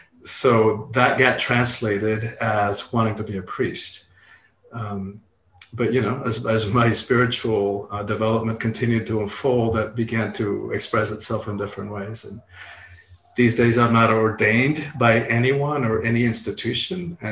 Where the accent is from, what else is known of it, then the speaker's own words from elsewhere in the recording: Cuba; So grew up really tight. I mean, so much I could say about those years growing up in Cuba.